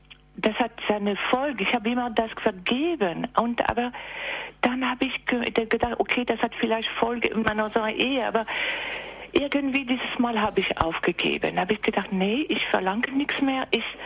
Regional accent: southern France, France; diesem Ostern waren wir in Südfrankreich, in meiner Heimat

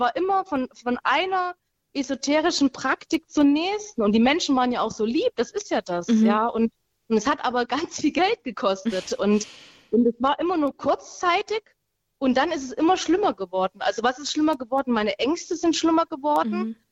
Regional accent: Saxony-Anhalt, Germany; Ich komme aus Sachsen-Anhalt

